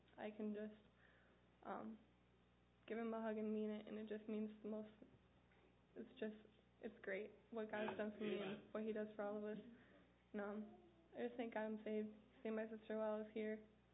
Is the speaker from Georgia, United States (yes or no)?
no; Michigan, United States; I'm 17. I'm from Michigan. I've been at the ranch almost 10 months now.